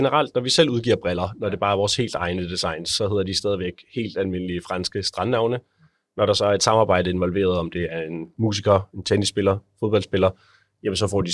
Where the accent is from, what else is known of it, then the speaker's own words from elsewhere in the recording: Copenhagen, Capital Region of Denmark, Denmark; der var lige to butikker hjemme i København